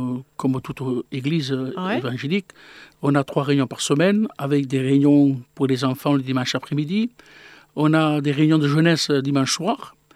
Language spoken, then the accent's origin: French; Montpellier, Occitanie, France; je suis montpellierien, je suis né à Montpellier, donc on est sédentaire.